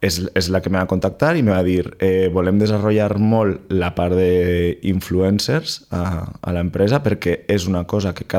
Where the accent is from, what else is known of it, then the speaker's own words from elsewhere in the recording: Vinaròs, Valencian Community, Spain; moved away as an adult; now in Barcelona, Spain; soc de Vinaròs, jo tinc 41 anys i ja fa temps que me'n vaig anar de Vinaròs perquè vaig estudiar aquí al col·le i a l'institut i després vaig anar a Barcelona a estudiar la carrera i com m'agradava molt Barcelona ja vaig decidir quedar-me allí